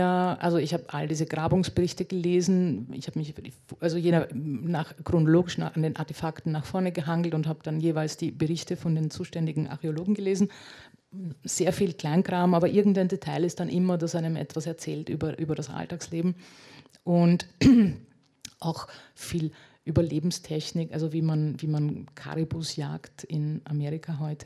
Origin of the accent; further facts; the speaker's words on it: Czechia; Der sollte aus Tschechien stammen, aus einer Klippe in der Nähe meiner Heimat.